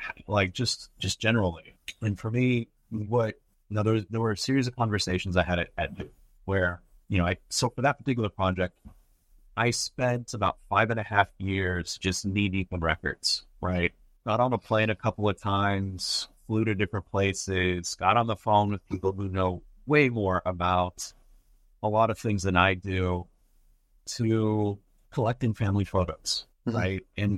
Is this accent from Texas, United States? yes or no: yes; Lubbock, Texas, United States; also born or lived in Big Spring / El Paso; So I'm Latino, right? I consider El Paso, Texas, my hometown. I grew up in a town called Lubbock, Texas. I was born in an even smaller town called Big Spring, Texas.